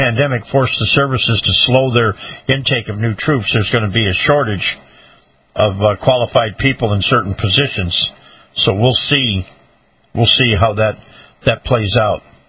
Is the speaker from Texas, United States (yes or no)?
no; New York, United States; I remember in my hometown in upstate New York, we had a clock in the middle of the town with a little drive around